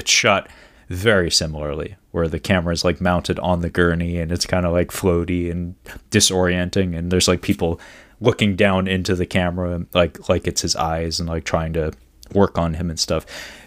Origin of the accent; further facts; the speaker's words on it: Seattle, Washington, United States; I've been born and raised in Seattle, and I've seen this city grow by leaps and bounds